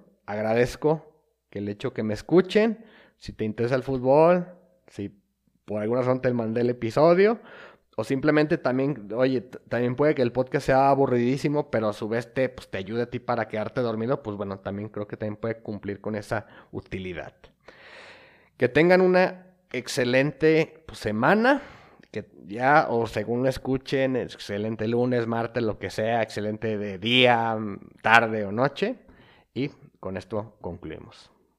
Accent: Mexico; en el caso de aquí como mexicanos

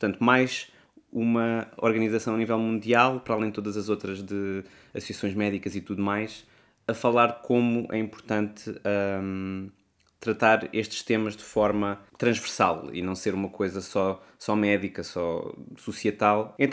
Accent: Portugal; não só a nível nacional para nós enquanto portugueses e portuguesas

